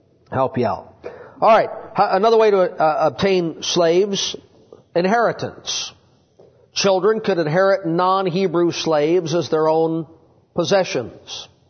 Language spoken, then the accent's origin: English; United States; I'm speaking as an American who has always lived in America.